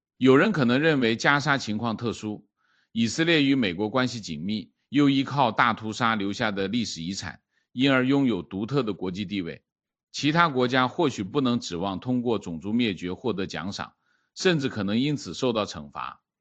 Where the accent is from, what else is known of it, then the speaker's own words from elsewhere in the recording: Henan, China; moved away as an adult; 作为一个河南人，我对此感到遗憾。郑州是一个很大的城市